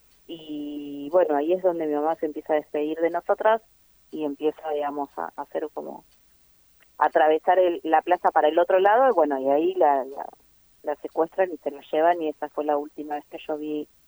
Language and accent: Spanish; Córdoba, Argentina; born there; Mi papá era cordobés, igual que mi mamá, y yo nací allá en Córdoba en el año 73